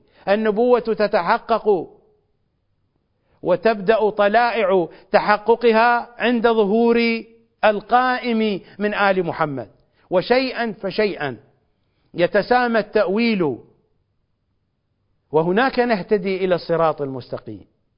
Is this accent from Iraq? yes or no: yes; Iraq; ولا أنا بعجمي ولا أعجمي، أنا عراقي الأبوين، عراقي الطرفين، عراقي الأبوين، عربي الأبوين، وعشيرتي من أعمامي معروفة ومن أخوالي معروفة